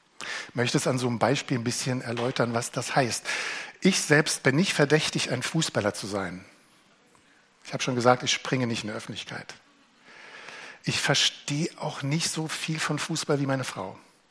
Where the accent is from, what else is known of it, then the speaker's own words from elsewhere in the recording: East Germany, Germany; Die Stimmung im Ostteil unseres Landes, ich komme aus dem Osten, macht mir Angst.